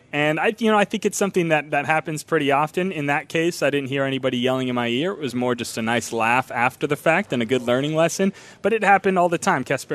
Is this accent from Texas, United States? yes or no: yes; Brownsville, Texas, United States; And I'm a kid from South Texas, Brownsville, Texas, right on the border. Very heavy Hispanic community.